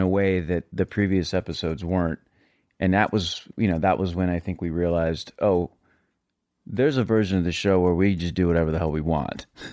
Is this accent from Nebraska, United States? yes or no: no; San Antonio, Texas, United States; I'm from Texas.